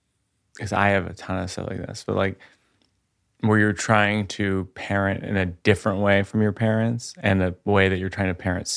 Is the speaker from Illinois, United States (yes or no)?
no; Massachusetts, United States; Massachusetts, like suburban Massachusetts.